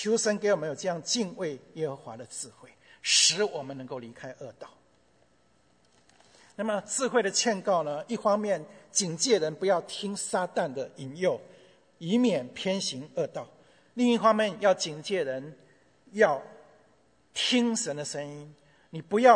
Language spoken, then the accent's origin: Chinese; China; 我们中国人是说色字当头什么一把刀啊，危险。